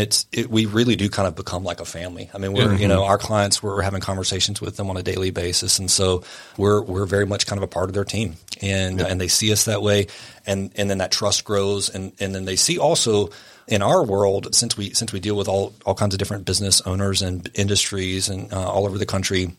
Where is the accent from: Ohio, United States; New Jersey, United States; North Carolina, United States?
North Carolina, United States; Wilmington; I was born and raised in Wilmington, and you don't find that much anymore